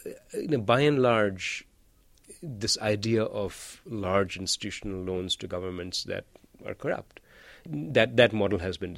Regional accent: India; When I was growing up in India, you know, lived a perfectly normal middle-class life right next to a slum.

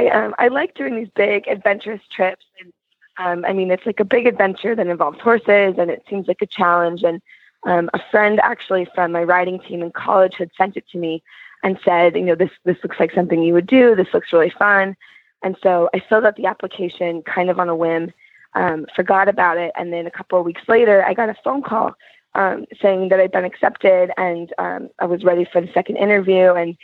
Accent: California, United States; now in San Francisco, United States; I'm from California, live in San Francisco, and basically just have been riding my whole life

